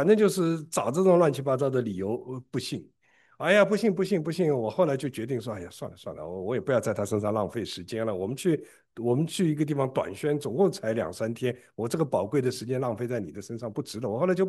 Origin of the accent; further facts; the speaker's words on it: Shanghai, China; 我们上海人怎么就一定讲话不直了呢